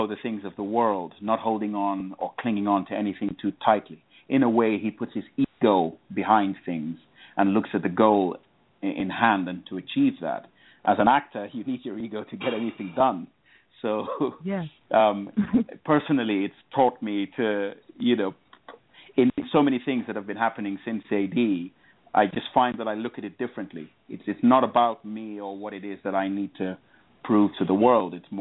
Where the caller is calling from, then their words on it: London, United Kingdom; It's actually afternoon here. I'm calling from London.